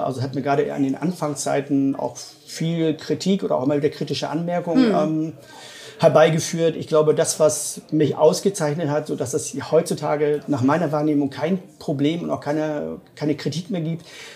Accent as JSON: {"language": "German", "region": "Hamburg", "country": "Germany", "tie": "born there", "said": "ich bin kein Landeskind, also weder in der Stadt Bremen noch in der Stadt Bremerhaven geboren, sondern ich bin tatsächlich ein Hamburger Jung, also in der Hansestadt Hamburg, geboren. Mein Studium hat mich dann nach Nordbayern, nach Bayreuth geführt."}